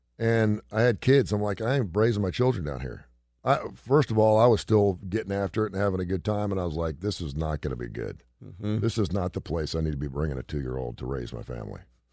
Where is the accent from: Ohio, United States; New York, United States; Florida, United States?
Ohio, United States; Cincinnati; Cincinnati, Ohio, my hometown.